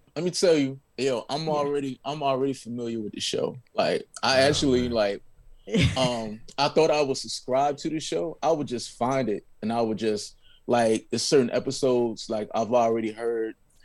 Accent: Charlotte, North Carolina, United States; also born or lived in Washington, D.C. / New York; I'm originally from Charlotte. So I'm a transplant, but I'm back and forth, like, you know, D.C. and New York, like, a lot.

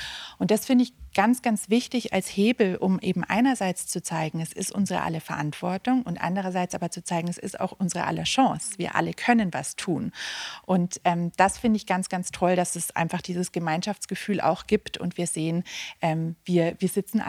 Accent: Germany; Das ist bei euch in Österreich genauso wie bei uns in Deutschland.

